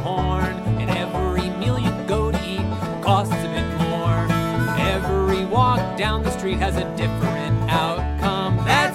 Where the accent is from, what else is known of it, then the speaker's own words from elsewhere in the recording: New York City, New York, United States; We're from New York City. This one's called